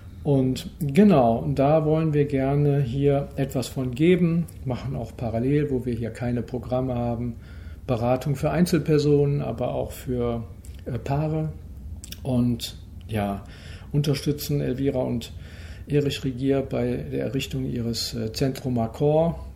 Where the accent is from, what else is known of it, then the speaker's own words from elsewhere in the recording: Germany; Wir sind Deutsche